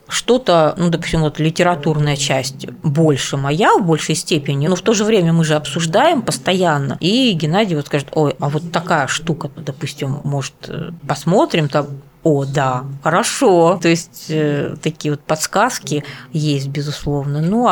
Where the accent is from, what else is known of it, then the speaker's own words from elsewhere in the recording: Krasnodar Krai, Russia; born there; also born or lived in Saint Petersburg; now in Moscow, Russia; Я вот родилась не в Москве, а довольно далеко, в Краснодарском крае. Не везде возможность была ходить в театр и посещать. Потом вот я и училась в Питере, в университете.